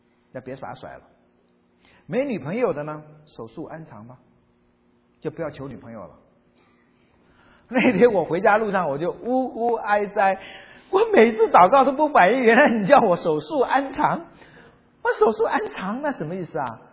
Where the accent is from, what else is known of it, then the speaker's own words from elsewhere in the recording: Fujian, China; 的确我们福建闽南人哈，老婆啊，我们不叫爱人的，也不叫老婆的，我们闽南话就叫做牵手的